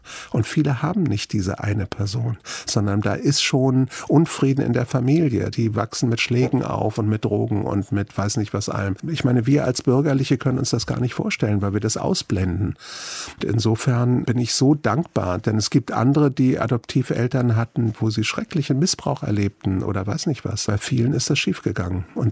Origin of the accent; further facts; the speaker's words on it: Frankfurt, Hesse, Germany; Als ich vor ein paar Jahren einen Film gemacht habe über meine Jugend in Frankfurt-Braunheim